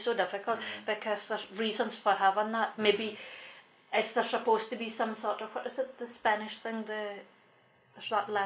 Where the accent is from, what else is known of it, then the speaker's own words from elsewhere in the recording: Sandy, Scotland, United Kingdom; accent: broad; And that's because I was brought up in Sandy